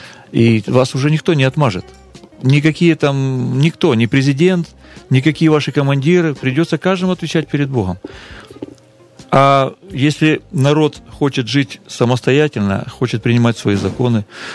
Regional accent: Ukraine; я как гражданин Украины, я украинец, ну, так, по отцу, допустим, потому что по материнской линии там сложный вопрос.

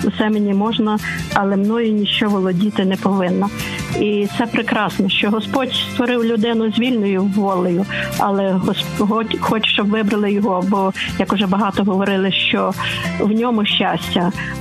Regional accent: Lviv, Lviv Oblast, Ukraine; я зі Львова.

